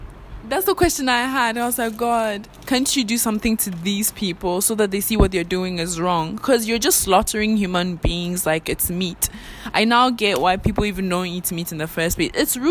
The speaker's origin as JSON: {"language": "English", "country": "Ghana", "said": "I'm Ghanaian, the terms are going to come out."}